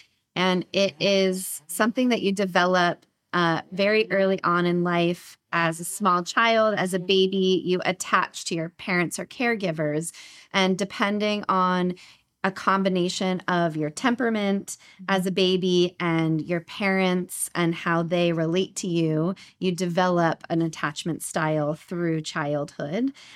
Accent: Los Angeles, California, United States; also born or lived in New Jersey; So I was born and raised in Los Angeles. I lived in New Jersey for 10 years and went to school, and then I recently came back.

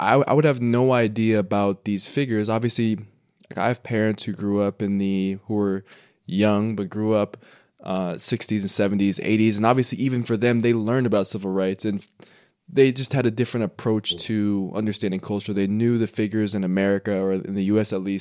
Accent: Colorado, United States; I grew up in Colorado. Colorado is not a very black state. There's not a lot of black people in Colorado.

